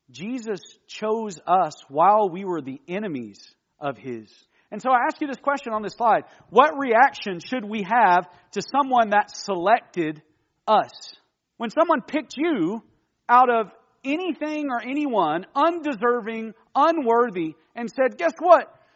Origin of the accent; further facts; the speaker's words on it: Alabama, United States; Look, I grew up in Alabama, and I grew up an Auburn fan.